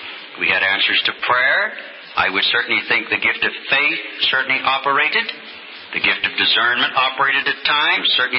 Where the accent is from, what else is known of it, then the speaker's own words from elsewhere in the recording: Nova Scotia, Canada; I was from Nova Scotia, where I grew up, in a free Pentecostal church.